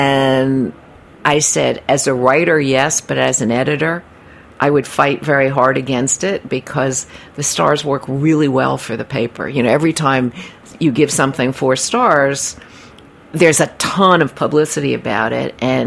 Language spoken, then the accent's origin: English; New York City, New York, United States; You know, and I'm a New Yorker.